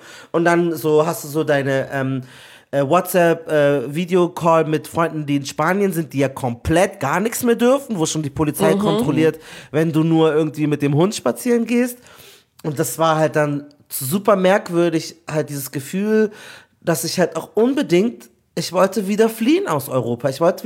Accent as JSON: {"language": "German", "country": "Nigeria", "said": "ich bin auch Nigerianer und insofern, wenn ein Film aus Nigeria kommt, kriege ich das nochmal eher mit."}